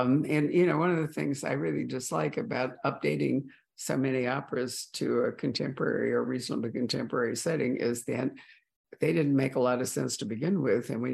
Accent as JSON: {"language": "English", "region": "Illinois", "country": "United States", "tie": "born or raised there", "said": "because I grew up right outside Chicago, I got to my first opera when I was 12 years old."}